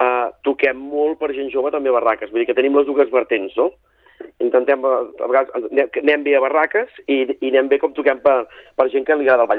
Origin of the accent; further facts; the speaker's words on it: Canet de Mar, Catalonia, Spain; jo per exemple soc de Canet de Mar